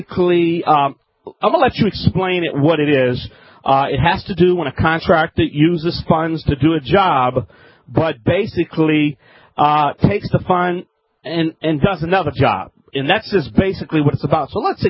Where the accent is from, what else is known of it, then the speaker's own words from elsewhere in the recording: Louisiana, United States; what's happening in my home state in Louisiana other than the oil problem?